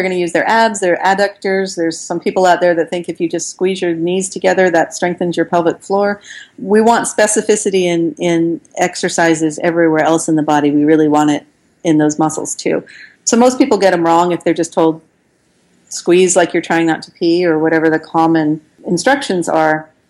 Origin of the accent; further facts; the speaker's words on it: West Coast, United States; I call them Kegel, but I'm from the West Coast, and I don't know.